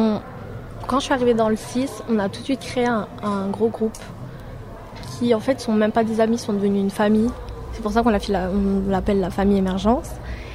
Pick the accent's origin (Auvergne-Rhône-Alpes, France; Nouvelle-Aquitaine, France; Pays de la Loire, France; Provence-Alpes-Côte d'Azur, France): Auvergne-Rhône-Alpes, France; Saint-Martin-d'Hères; j'ai 18 ans et je viens de Saint-Martin-d'Hères, je suis en terminale